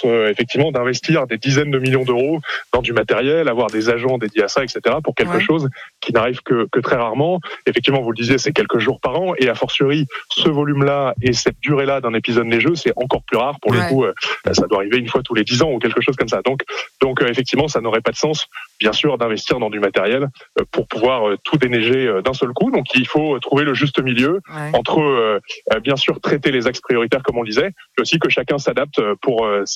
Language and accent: French; France; Donc ça râle un peu, c'est normal, on est français aussi